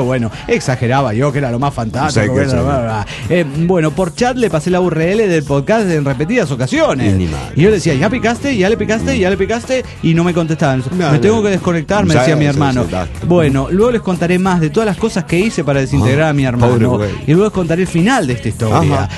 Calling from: Toluca, State of Mexico, Mexico; soy ilusionado de Toluca, México

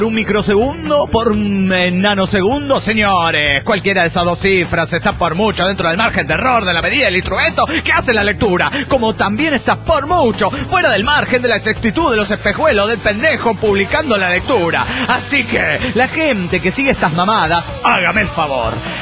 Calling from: Golden, Colorado, United States; de Golden, Colorado.

